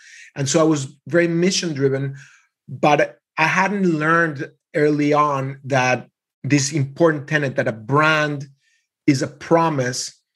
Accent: Mexico; I was raised in Mexico in a very small Jewish community

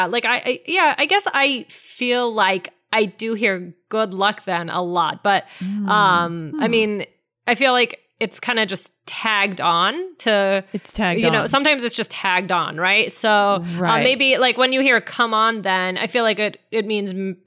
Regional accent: United Kingdom; Yeah, I guess because I'm British. I love the British accent and everything.

